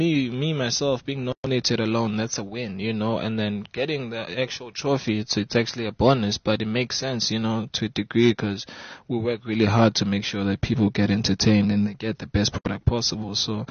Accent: Newcastle, KwaZulu-Natal, South Africa

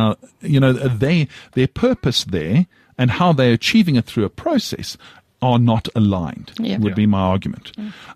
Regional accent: South Africa; as a South African

